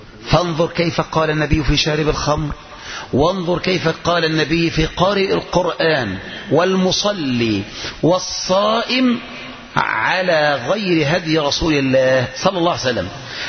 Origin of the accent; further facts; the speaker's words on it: Egypt; الآن بعض الناس عندنا في مصر وفي غير مصر يحصل تشيع بنسبة كبيرة